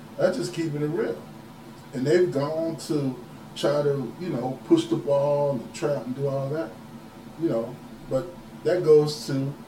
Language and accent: English; Mississippi, United States; like I said, I'm from Mississippi.